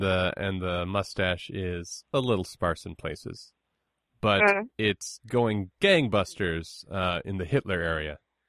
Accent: Ireland; I am Irish, but I don't think I'll go for the leprechaun beard.

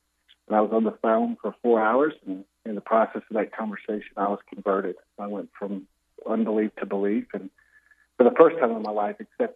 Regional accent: Garner, North Carolina, United States; I grew up in Garner, North Carolina, went to Christian schools.

